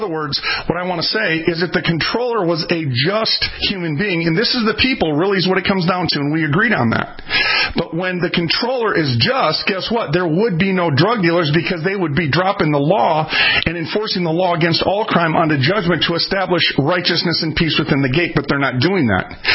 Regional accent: Minneapolis, Minnesota, United States; I'm from North Minneapolis.

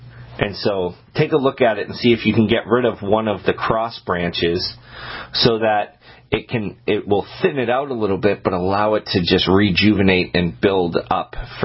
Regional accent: Maine, United States; You know, I grew up on Blueberry Pines Drive in Maine, so.

